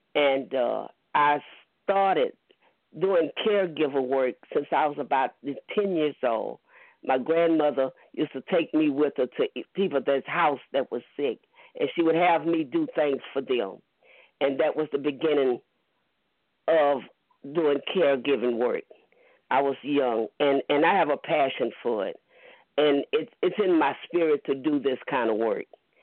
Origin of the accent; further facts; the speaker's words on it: Lake Charles, Louisiana, United States; I'm from Lake Charles.